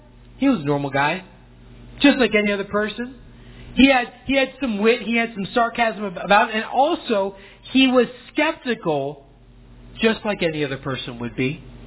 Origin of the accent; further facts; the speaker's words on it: Ohio, United States; Now, I don't know where you're from. I am from Ohio originally.